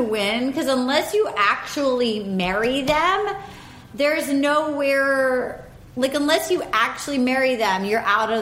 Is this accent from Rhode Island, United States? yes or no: yes; Little Compton, Rhode Island, United States; Then Tyler, the flash dance construction worker, gets a date, and they go to my hometown.